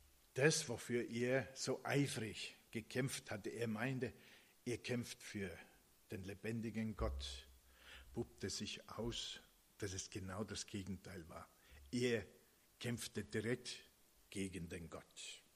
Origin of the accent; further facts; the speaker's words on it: Finland; now in Germany; meinem Gymnasium in meinem Heimatdorf in Finnland.